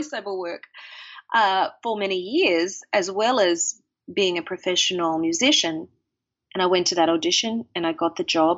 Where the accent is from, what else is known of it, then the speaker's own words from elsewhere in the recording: Mackay, Queensland, Australia; when I was a little girl growing up in Australia in a town called Mackay near the Great Barrier Reef